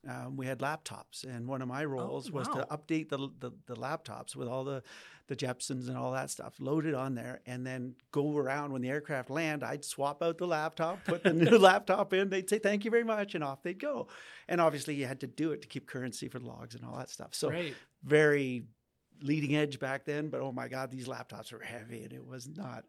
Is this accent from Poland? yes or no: no; Glace Bay, Nova Scotia, Canada; born there; now in Calgary, Canada; But I was born in Glace Bay, Nova Scotia, and I wasn't prepared to move back east at that point. So I stayed in Calgary